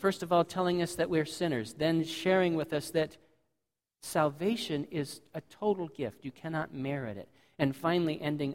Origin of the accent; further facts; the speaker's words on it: United States; See, we grew up in America, except for Melody. We grew up in America, and we don't think of ourselves so much as a Gentile nation anymore, because we have many generations of Christian heritage.